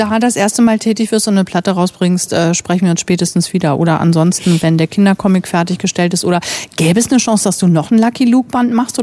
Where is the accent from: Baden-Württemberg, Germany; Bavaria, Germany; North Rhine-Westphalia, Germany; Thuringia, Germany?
North Rhine-Westphalia, Germany; Das kenne ich aus meiner Kindheit in NRW auch, siehst du.